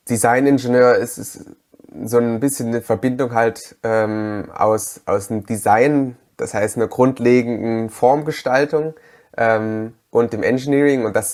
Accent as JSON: {"language": "German", "town": "Halle", "region": "Saxony-Anhalt", "country": "Germany", "also_born_or_lived": "Dresden", "said": "ganz ursprünglich komme ich aus Halle an der Saale, bin aber zum Studium nach Dresden gegangen und habe dort dann ja quasi ab dem Studium ungefähr 8 Jahre verbracht und an der Technischen Universität Mechatronik studiert."}